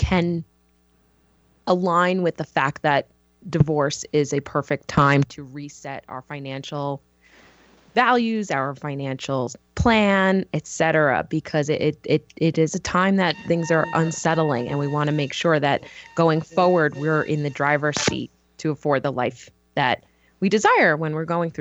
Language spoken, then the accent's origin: English; New York, United States; now in Colorado, United States; I grew up in New York, and I went to business school to work in finance and work down on Wall Street